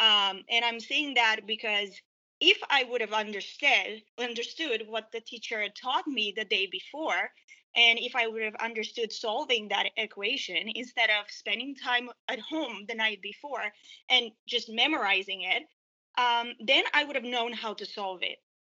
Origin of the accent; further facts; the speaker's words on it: Romania; I was born and raised in Romania, a communist country, till about December of 89, when the revolution came and we removed our communist party.